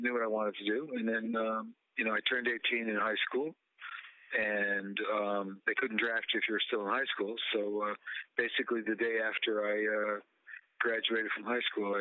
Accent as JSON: {"language": "English", "town": "Brooklyn", "region": "New York", "country": "United States", "tie": "born or raised there", "also_born_or_lived": "Massachusetts", "said": "Well, I was born in Massachusetts and then raised in New York and then moved to Brooklyn. And I lived, basically grew up in Sheepshead Bay. I got married in Sheepshead Bay."}